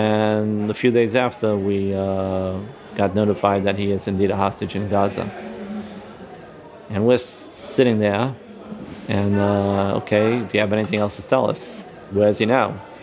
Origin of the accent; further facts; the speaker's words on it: Flatbush, New York, United States; moved away as an adult; now in Israel; I'm a New Yorker, grew up in Flatbush. And I met my wife in Israel. And we decided to have a home here.